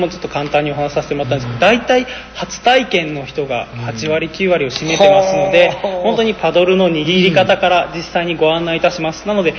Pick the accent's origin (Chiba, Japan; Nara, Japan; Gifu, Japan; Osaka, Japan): Gifu, Japan; 私自身この岐阜県で育ってきた人間ですので